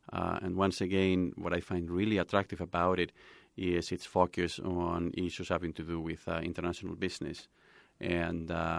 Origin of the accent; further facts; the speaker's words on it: Spain; now in United States; I'm originally from Spain.